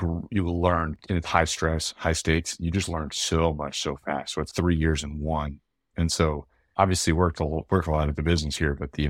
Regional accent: Austin, Texas, United States; Born and raised in Austin, son of a small business guy who was really good.

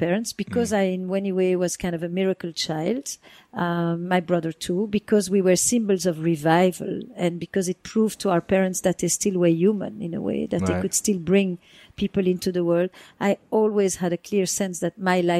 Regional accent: Flanders, Belgium; I grew up in the Flemish part of Belgium.

